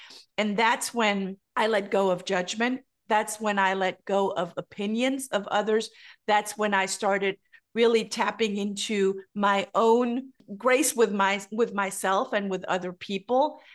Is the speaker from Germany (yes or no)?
yes; Germany; Yeah, so I grew up in Germany. My father was a missionary.